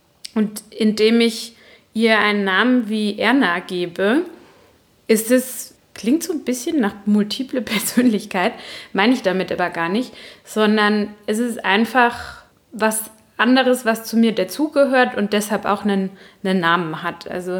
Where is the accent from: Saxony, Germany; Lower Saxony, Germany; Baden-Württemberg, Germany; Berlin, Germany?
Baden-Württemberg, Germany; accent: Baden dialect